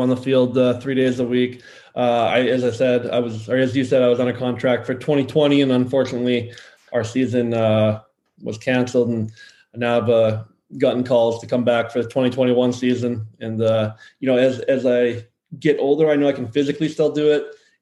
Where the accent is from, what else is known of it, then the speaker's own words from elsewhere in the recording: Saskatchewan, Canada; I grew up, born and raised in Saskatchewan.